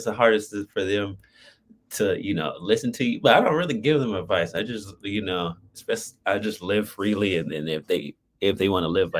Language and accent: English; Phoenix, Arizona, United States; I'm from Phoenix, Arizona.